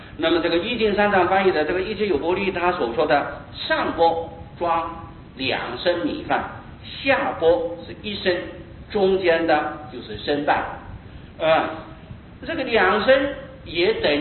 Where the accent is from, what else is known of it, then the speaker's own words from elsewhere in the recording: Taiwan; 我们台湾人做的波